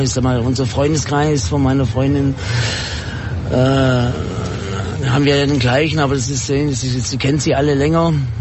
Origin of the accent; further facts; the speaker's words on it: Kassel, Hesse, Germany; Ich komme nicht aus Frankfurt übrigens. Ja, ich bin aus Kassel normalerweise.